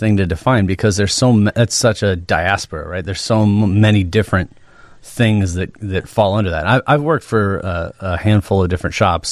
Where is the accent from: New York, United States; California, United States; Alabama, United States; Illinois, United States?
Illinois, United States; St. Charles; also born or lived in Lafayette, Indiana; So I grew up out in St. Charles in the suburbs.